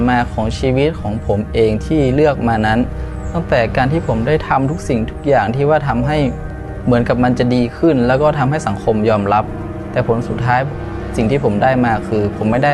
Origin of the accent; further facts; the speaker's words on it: Lamphun, Thailand; เราทำให้เราดำรงชีวิตอยู่ในจังหวัดลำพูนบ้านเกิดเราเนี่ยมีอย่างมีความสุข